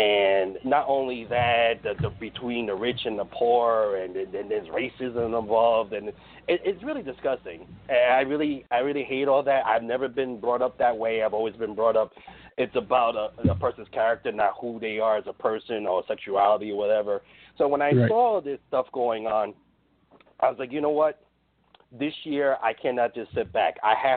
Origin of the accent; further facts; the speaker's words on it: New York City, New York, United States; By the way, anybody doesn't know, I'm from New York City.